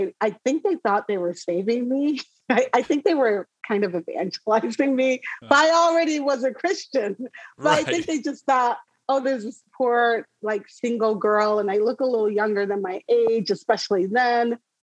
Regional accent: Chicago, Illinois, United States; it was a culture shock because I was coming from Chicago.

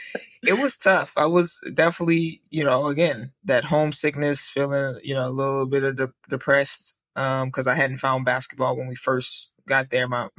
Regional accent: New Orleans, Louisiana, United States; I grew up in New Orleans, Louisiana, on the West Bank. So across the bridge.

